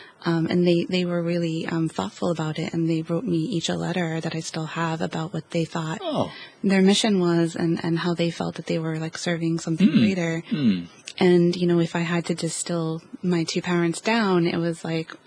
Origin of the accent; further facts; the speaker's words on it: United States; And, you know, as an American, it hadn't really been a big part of my world.